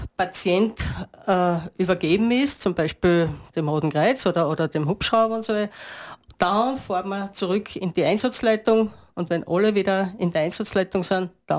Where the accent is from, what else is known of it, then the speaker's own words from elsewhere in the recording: Styria, Austria; Also bei uns in der Steiermark kommst du nach Graz